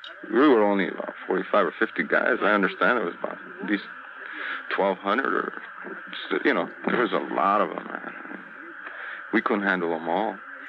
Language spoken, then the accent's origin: English; San Jose, California, United States; San Jose, California.